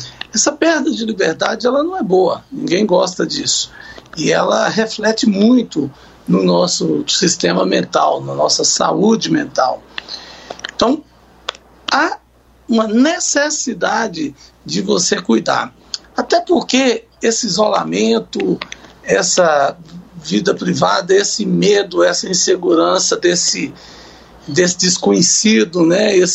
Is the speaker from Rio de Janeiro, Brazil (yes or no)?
no; Montes Claros, Minas Gerais, Brazil; now in Brasília, Brazil; eu sou de Montes Claros, Minas Gerais, e vivo aqui em Brasília há 33 anos.